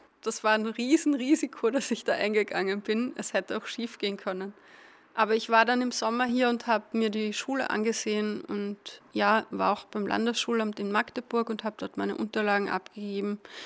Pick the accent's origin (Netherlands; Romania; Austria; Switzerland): Austria; now in Salzwedel, Germany; ich komme aus Österreich. Ich bin seit Oktober in Salzwedel